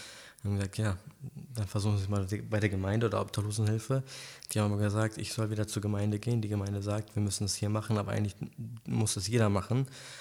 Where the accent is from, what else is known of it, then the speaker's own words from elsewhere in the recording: Bremen, Germany; born there; Bis zu meinem 11. Lebensjahr, aber ursprünglich bin ich in Bremen geboren.